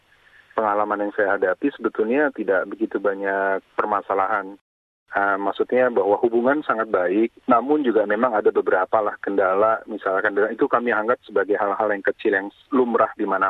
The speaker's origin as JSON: {"language": "Indonesian", "country": "Indonesia", "tie": "born or raised there", "said": "saya sendiri kebetulan saya besar lahir di Indonesia"}